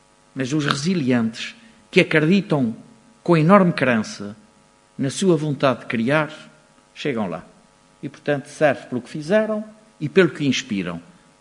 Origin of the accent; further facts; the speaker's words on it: Azores, Portugal; como açoriano, eu tenho orgulho de ter referência no país